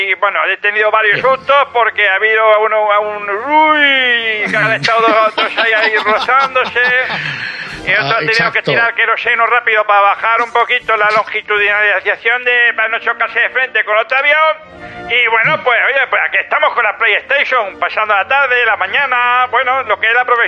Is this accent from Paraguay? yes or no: no; Barbate, Andalusia, Spain; yo soy de Barbate, pero no te llamo desde Barbate. Yo te llamo desde otra bonita localidad de España.